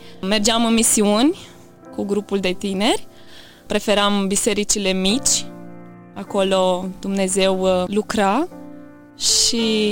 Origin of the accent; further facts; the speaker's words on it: Bosanci, Suceava County, Romania; born there; M-am născut în Bosanci … Am avut harul să mă nasc într-o familie de oameni credincioși, o familie cu 8 copii.